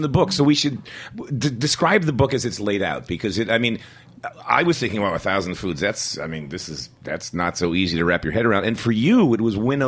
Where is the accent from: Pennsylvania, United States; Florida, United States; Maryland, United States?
Pennsylvania, United States; Philadelphia; now in New York, United States; as a kid that didn't know a bupkis about New York City. I was from Philly, and I just knew I wanted to be here